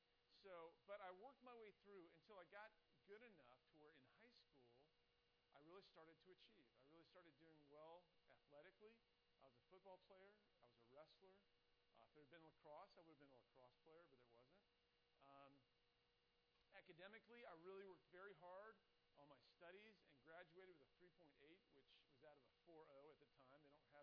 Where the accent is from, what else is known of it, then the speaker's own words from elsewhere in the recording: Herndon, Virginia, United States; I grew up in Herndon. Matter of fact, I was born in Herndon when there was less than 2,000 people in Herndon. Most of the people that lived in Herndon at that time were farmers. My grandfather actually lived on the main street in Herndon, Eldon Street.